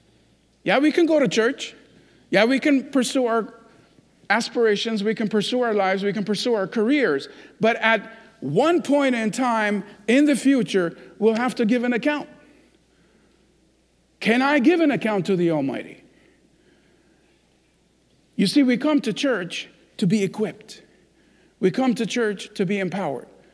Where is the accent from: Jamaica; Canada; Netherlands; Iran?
Iran; English is a second language; now in United States; When I discovered this, even though I'm from Iran, but I had to discover these long after I came to the United States